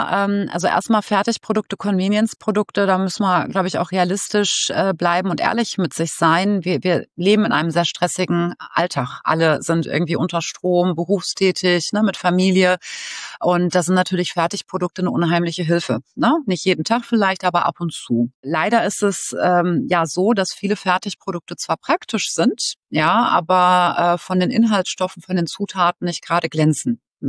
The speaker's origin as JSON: {"language": "German", "town": "Bielefeld", "region": "North Rhine-Westphalia", "country": "Germany", "said": "Das ist eine schwierige Frage, weil Bielefeld so toll ist."}